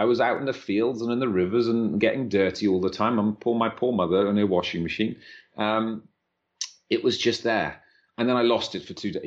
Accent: Wales, United Kingdom; Yeah, like I was brought up in West Wales, right, in a tiny, tiny little village in the depths of Wales.

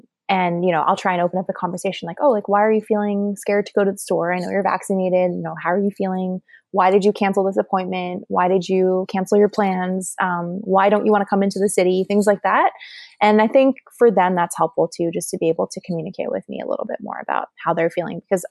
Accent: Shanghai, China; also born or lived in Taiwan / South Korea / Thailand; I grew up in Shanghai and Taiwan and we moved around a little bit. I spent some time in Korea and some time in Thailand more, but a lot of time in Asia.

